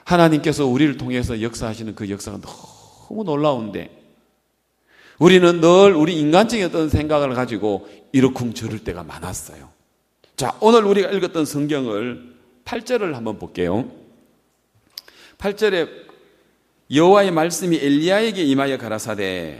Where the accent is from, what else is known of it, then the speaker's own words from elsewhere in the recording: Gyeongsang, South Korea; accent: Gyeongsang dialect; 나는 경상도 사투리 써가지고 밥 못 먹어 잠 못 자